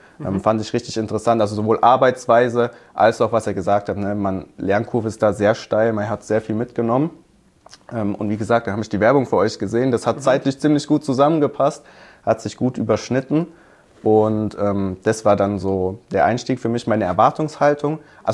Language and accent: German; Hockenheim, Baden-Württemberg, Germany; Also ich komme aus Hockenheimring, kennt man ja vielleicht.